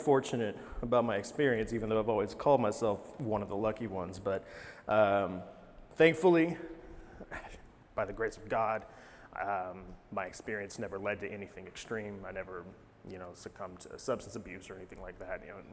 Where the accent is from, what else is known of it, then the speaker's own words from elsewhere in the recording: Texas, United States; When I was in middle school, in my hometown, small town in northern Texas, growing up, we lived directly across the street from our middle school.